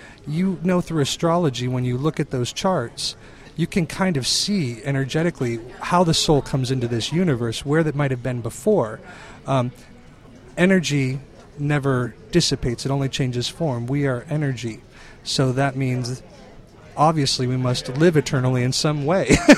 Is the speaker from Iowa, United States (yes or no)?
yes; Iowa, United States; I'm a native of Iowa. I grew up on the Mississippi River in Iowa. Right on a tiny town of 700 people, 600 people.